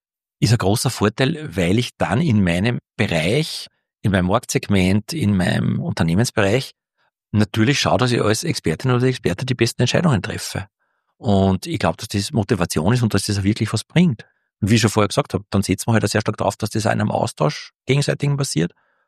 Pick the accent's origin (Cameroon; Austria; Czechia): Austria; ich weiß als Österreicher